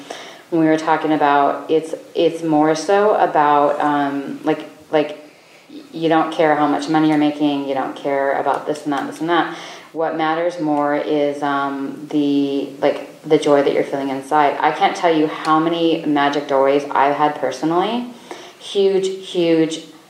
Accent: South Dakota, United States; also born or lived in Wyoming; I was literally like the only Asian person in the white world because I grew up in South Dakota and Wyoming.

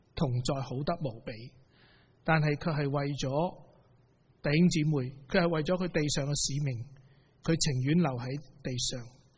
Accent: Guangdong, China; 我们广东人很喜欢讲馒头

